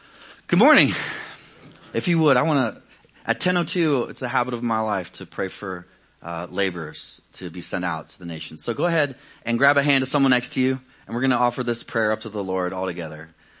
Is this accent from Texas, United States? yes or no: no; New Jersey, United States; I know you guys think I'm from the South. I'm actually from New Jersey. So like down there, they call me a Yankee.